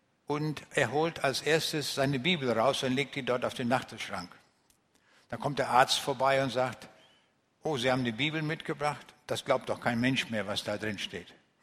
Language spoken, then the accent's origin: German; Braunschweig, Lower Saxony, Germany; Ich komme aus Braunschweig, wer das hier nicht so kennt